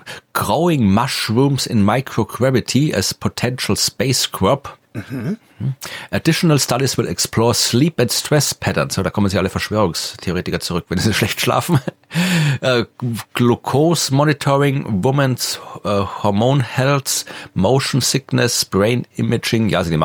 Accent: Krems, Lower Austria, Austria; zumindest geografisch in Krems, das ist die Stadt, wo ich herkomme

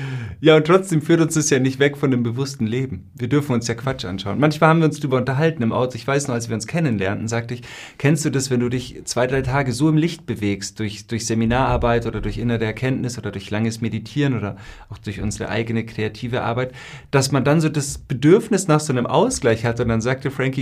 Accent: Augsburg, Bavaria, Germany; Jedes Jahr bin ich dort in Augsburg, eines der schönsten Theater meiner Tour, das Parktheater im Kurhaus in Göggingen, in meiner Heimatstadt.

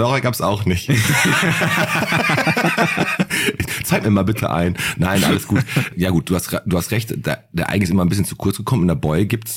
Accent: Bottrop, North Rhine-Westphalia, Germany; ich komme aus dem Fuhlenbrock

